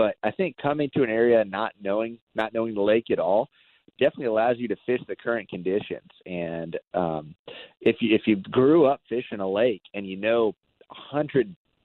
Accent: Arizona, United States; I'm from Arizona, and in these situations, I'm not fishing Arizona techniques. I'm not doing anything I would have done in Arizona.

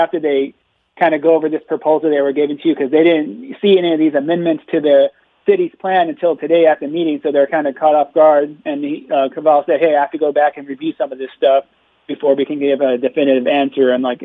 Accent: Las Vegas, Nevada, United States; just because we're from Vegas.

